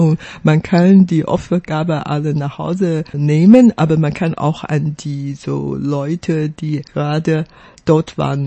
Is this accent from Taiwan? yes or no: yes; Miaoli, Miaoli County, Taiwan; German is a second language; Wie gesagt, ich komme aus Miaoli und viele Verwandten leben immer noch in Miaoli